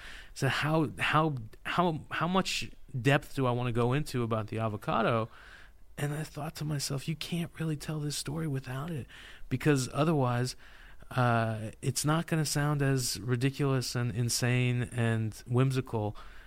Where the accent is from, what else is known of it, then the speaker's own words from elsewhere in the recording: California, United States; Well, I'm from California. I love avocados.